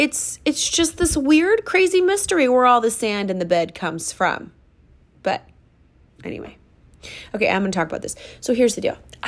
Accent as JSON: {"language": "English", "region": "Minnesota", "country": "United States", "said": "it doesn't feel like a lot like Christmas, what I'm used to from the Midwest and Minnesota and all"}